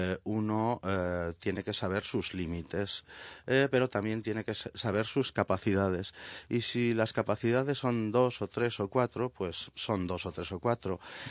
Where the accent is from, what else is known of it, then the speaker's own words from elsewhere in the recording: Medina de Rioseco, Castile and León, Spain; en el ayuntamiento de mi pueblo, Medina de Rioseco, Valladolid.